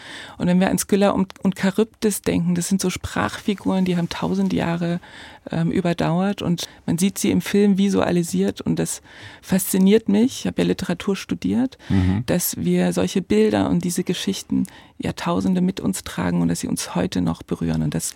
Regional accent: Frohburg, Saxony, Germany; also born or lived in Borna; Das Krankenhaus steht in Borna, aber aufgewachsen bin ich in Frohburg.

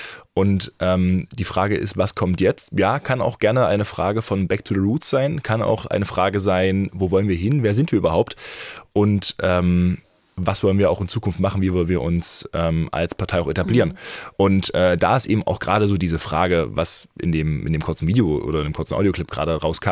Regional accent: East Germany, Germany; durchaus in den neuen Bundesländern bei uns in Ostdeutschland sich honorig gemacht hat.

